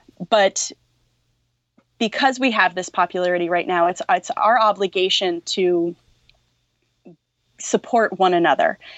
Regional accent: Maine, United States; We grew up together in Maine, and now I forget where she lives.

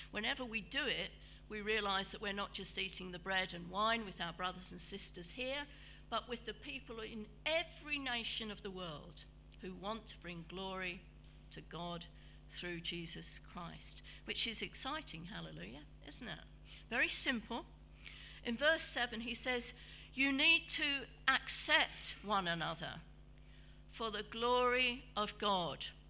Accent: United Kingdom; Yet we always think, don't we, as British people, of us going to them.

